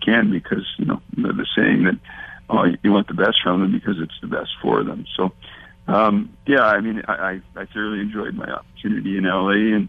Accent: Manitoba, Canada; Well, I think growing up in Manitoba, you always identify with hockey in the province

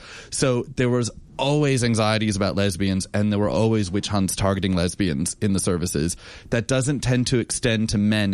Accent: United States; now in Australia; I grew up in the US, but I've lived in Australia the last 13 and a half years. I'm a dual citizen, but the accent doesn't go away.

